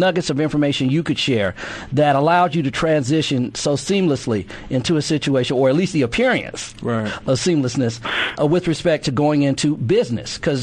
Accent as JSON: {"language": "English", "region": "Georgia", "country": "United States", "tie": "born or raised there", "said": "I am from Georgia, and I grew up, and I watched that game"}